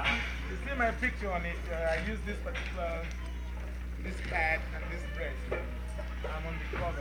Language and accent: English; Nigeria; born there; I usually tell people that I'm from all Africa because I believe I'm a nationalist, but I was born in Nigeria.